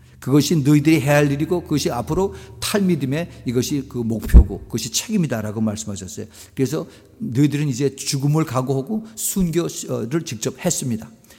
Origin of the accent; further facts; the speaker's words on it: South Korea; 우리도 한국 사람들도 마찬가지 이 그 배달민족이라고 해서 굉장히 자랑을 했지만은